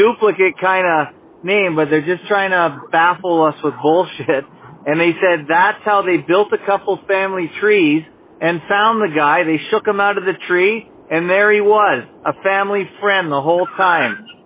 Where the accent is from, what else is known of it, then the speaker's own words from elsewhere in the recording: Canada; born there; because I was born in Canada